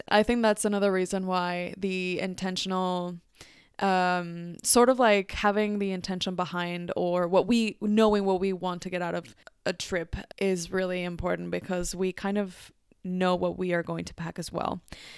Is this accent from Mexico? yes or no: yes; Mexico; I was raised in Mexico